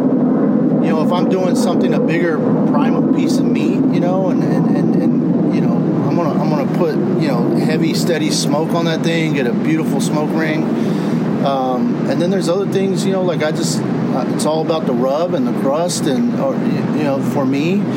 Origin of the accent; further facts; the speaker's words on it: Texas, United States; also born or lived in Kansas City / Birmingham; And, having time in Kansas City, growing up in Texas, living in Birmingham, Alabama.